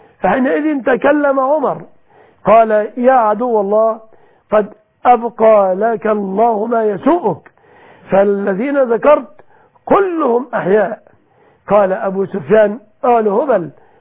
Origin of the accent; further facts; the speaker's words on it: Egypt; بلادنا مصر